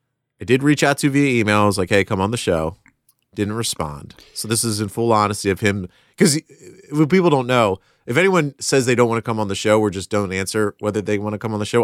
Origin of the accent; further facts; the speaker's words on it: Chesapeake Bay, United States; I grew up near the Chesapeake Bay